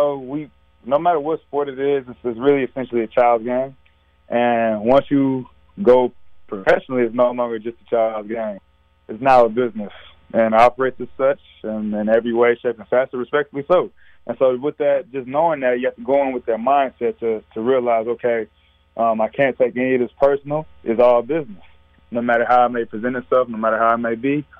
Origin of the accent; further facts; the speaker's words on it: Texas, United States; Well, you know, I'm from Texas, so that was part of my culture growing up.